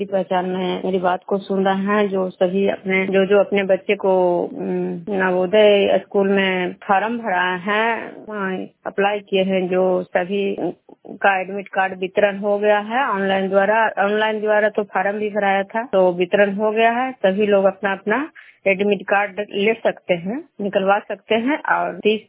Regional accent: Bishnupur, Bihar, India; मैं बिष्णुपुर ग्राम खुजरा पंचायत नालंदा जिला रंगनासा प्रखंड की निवासी हूँ।

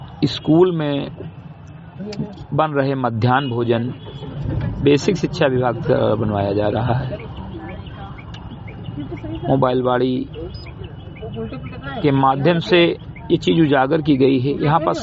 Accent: Bahraich, Uttar Pradesh, India; ग्राम सभा समरी घटई विकासखंड मेंतुआ जनपद बहराइच का मूल निवासी हूं

